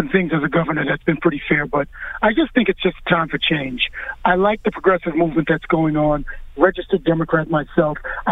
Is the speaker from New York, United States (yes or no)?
yes; Bronx, New York, United States; I'm 50 years old. I grew up pretty much in the Bronx my whole life.